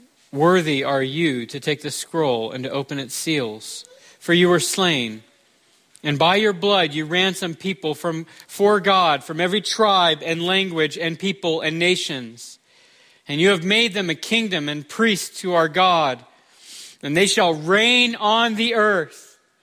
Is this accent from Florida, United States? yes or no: yes; Florida, United States; You have to forgive me. I'm from Florida.